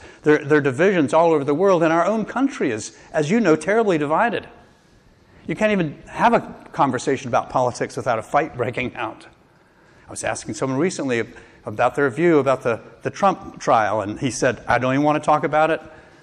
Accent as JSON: {"language": "English", "region": "the South", "country": "United States", "tie": "born or raised there", "said": "I grew up in the South, and of course, back in those days, in the 50s and 60s, African Americans were the ones that were ridiculed."}